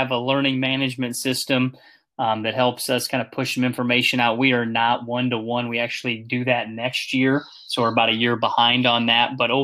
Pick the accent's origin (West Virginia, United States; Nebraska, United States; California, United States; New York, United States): Nebraska, United States; Omaha; Born and raised in Omaha, Nebraska. Went to the University of Nebraska at Omaha.